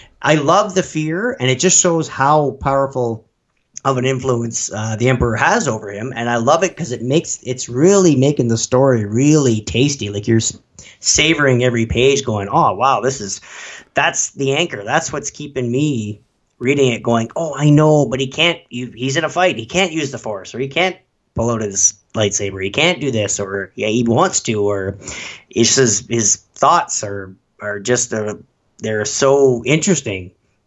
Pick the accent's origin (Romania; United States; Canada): Canada; No, I'm too Canadian and trusting to be like, oh, hey, buddy.